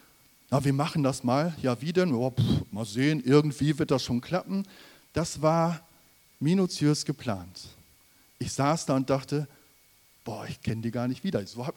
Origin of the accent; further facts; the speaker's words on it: Ibbenbüren, North Rhine-Westphalia, Germany; in der Gemeinde in Ibbenbüren, wo ich herkomme.